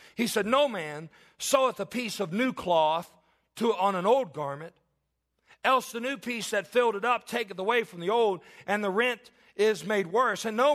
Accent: Alexandria, Kentucky, United States; growing up in Kentucky, not so much at Alexandria

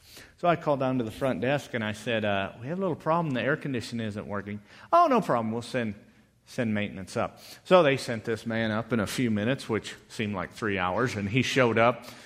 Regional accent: Montana, United States; Growing up in Montana around electric fences, I knew that you could grab the electric fence

